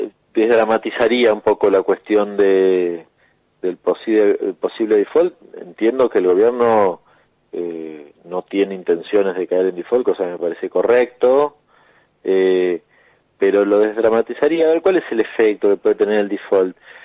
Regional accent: Argentina

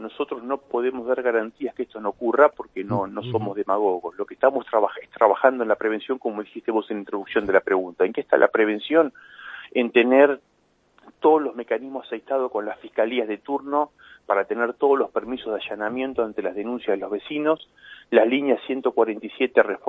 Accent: La Plata, Buenos Aires Province, Argentina; y vos también sos platense como yo

